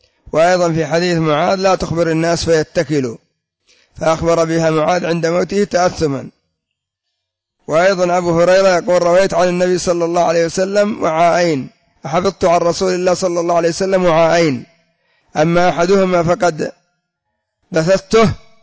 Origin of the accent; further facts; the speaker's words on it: Yemen; كما يسمى عندنا في اليمن بالضريب